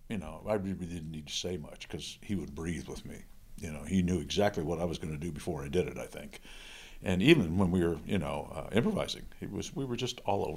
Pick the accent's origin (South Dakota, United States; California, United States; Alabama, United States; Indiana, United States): Indiana, United States; Peru; We were in my hometown of Peru, Indiana.